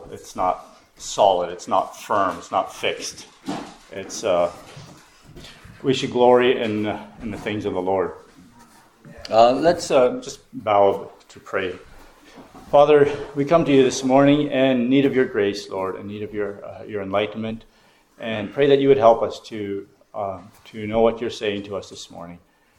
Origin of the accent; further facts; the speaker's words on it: Canada; Our glory is really, as a Canadian, is not really that much.